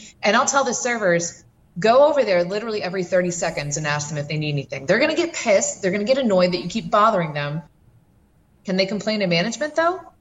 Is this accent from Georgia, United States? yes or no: no; Buffalo, New York, United States; I'm originally from Buffalo, which is probably why I don't sound like I'm, you know, from the South.